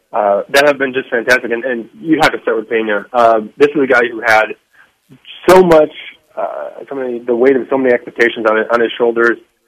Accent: Michigan, United States; I grew up in Michigan. I grew up watching vintage Justin Verlander

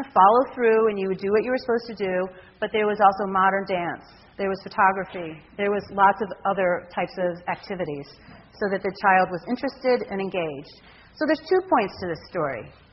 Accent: Detroit, Michigan, United States; also born or lived in Ohio; now in San Francisco, United States; I grew up in the Detroit area. I went to school in the Ohio cow field area. And the idea that I would live in San Francisco just was off my radar.

